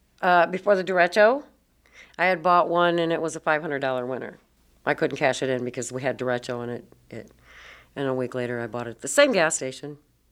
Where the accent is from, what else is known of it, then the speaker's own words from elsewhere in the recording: Cedar Rapids, Iowa, United States; and I'm from Cedar Rapids.